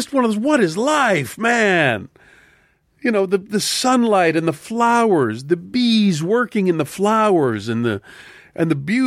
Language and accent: English; Philadelphia, Pennsylvania, United States; The Liberty Bell, Philadelphia, my hometown.